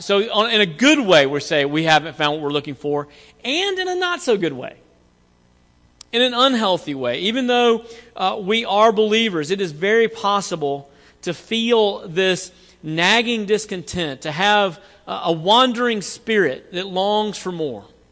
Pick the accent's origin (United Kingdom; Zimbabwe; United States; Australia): United States; the South; accent: Southern; they just wanted me to hear me say Jesus in my southern accent.